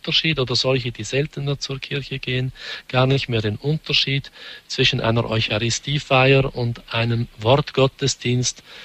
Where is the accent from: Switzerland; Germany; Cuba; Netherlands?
Switzerland; Bei uns in der Schweiz ist es wirklich ein bisschen eine Ideologie geworden